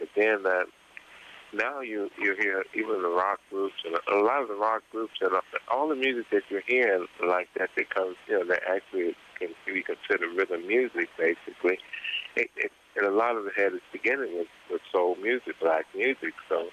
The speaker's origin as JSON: {"language": "English", "town": "Cincinnati", "region": "Ohio", "country": "United States", "moved": "yes", "lives_now": "Austin, United States", "said": "Originally I'm from Cincinnati, Ohio."}